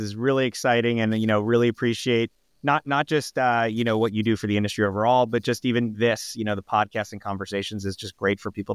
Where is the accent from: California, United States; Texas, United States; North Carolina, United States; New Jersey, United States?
New Jersey, United States; I grew up in New Jersey. I grew up in a family of Main Street small business entrepreneurs.